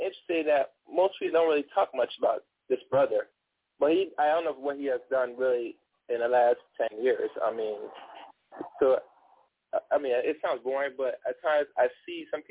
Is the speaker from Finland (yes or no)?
no; New England, United States; born there; Actually, I'm born here, but my parents come from the island.